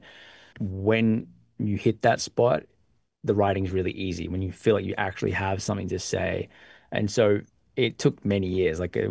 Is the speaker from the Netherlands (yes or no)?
no; Australia; now in United States; Hillsong, which is the church I was part of for my whole life. So there's a lot of like unsettling. I moved from Australia to the US.